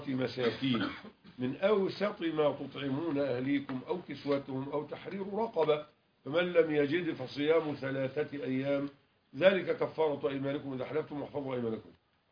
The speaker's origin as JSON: {"language": "Arabic", "town": "Mansoura", "region": "Dakahlia", "country": "Egypt", "said": "كان عندنا في المنصورة"}